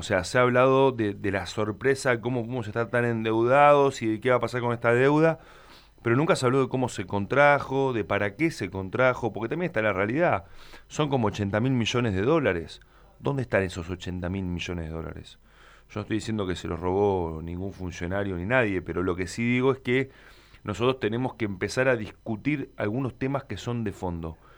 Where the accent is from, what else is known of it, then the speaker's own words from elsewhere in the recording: Santa Fe, Argentina; por los derechos que nos están vulnerando permanentemente como santafesinos y santafesinas.